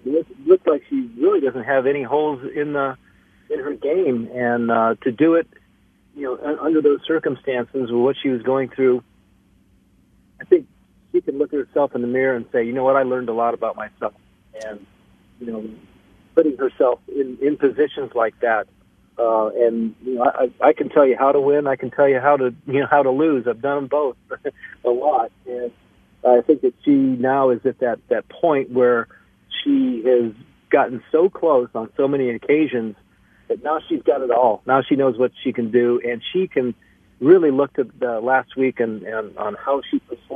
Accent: California, United States; also born or lived in Ohio; You know, I was born in Ohio, but I was, you know, raised in California.

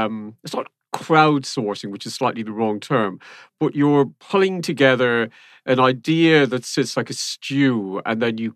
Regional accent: Ireland; I'm Irish. The Irish are always harsh on themselves, mainly because other people are harsh on us first.

